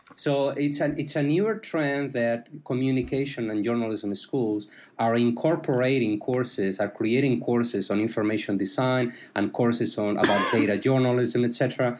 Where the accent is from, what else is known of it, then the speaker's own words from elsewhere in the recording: Spain; now in Miami, United States; I am originally from Spain, and my background is in journalism. So I studied journalism in Spain many years ago